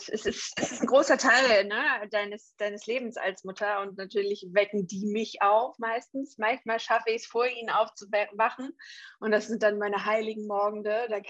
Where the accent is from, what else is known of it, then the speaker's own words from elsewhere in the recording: Hamburg, Germany; also born or lived in abroad; ich bin aus Hamburg, gebürtig aus Hamburg. Ich habe viele, viele Jahre auch im Ausland gelebt, bin im Ausland auch zur Schule gegangen